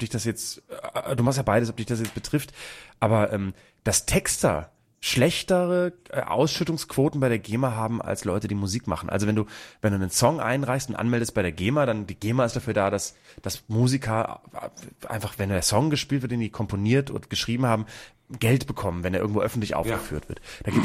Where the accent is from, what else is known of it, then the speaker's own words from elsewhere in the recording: Bremen, Germany; Aber ich komme aus Bremen und da das wirklich, die prägen das Stadtbild.